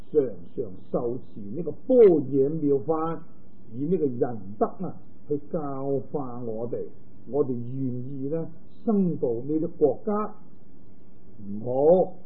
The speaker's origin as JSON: {"language": "Cantonese", "region": "Guangdong", "country": "China", "said": "即系我哋广东人话嘅细佬啊。"}